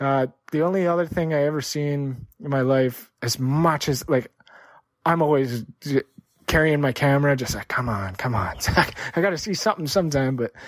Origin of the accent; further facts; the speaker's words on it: Prince George, British Columbia, Canada; I grew up in Prince George, British Columbia, Canada. So that's a northern capital. And where we lived was on the northern edge of the city. It's a small city. At that time, it was maybe 70,000 people. And where we lived was on an acreage.